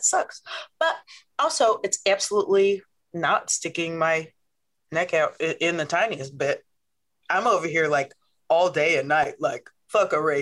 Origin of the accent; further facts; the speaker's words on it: Omaha, Nebraska, United States; But also, I'm from Omaha, Nebraska.